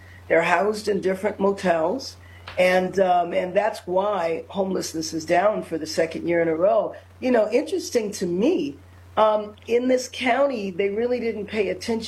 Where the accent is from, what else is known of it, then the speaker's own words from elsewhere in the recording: Los Angeles, California, United States; it is the reason I ran, because of the humanitarian crisis in my hometown. Yeah. And the idea that people live in squalor in the nation's second largest city is just unacceptable.